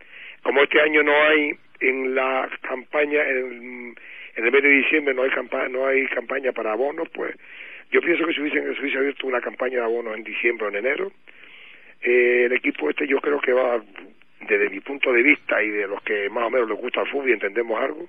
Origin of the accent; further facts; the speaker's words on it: Guía, Canary Islands, Spain; aunque yo soy de Guía, y todo eso